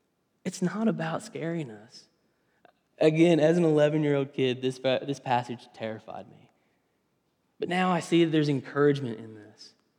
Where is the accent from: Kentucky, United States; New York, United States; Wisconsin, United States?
Kentucky, United States; I want to take you back real quick to my childhood. I grew up in Western Kentucky, and we had an elder named Lewis.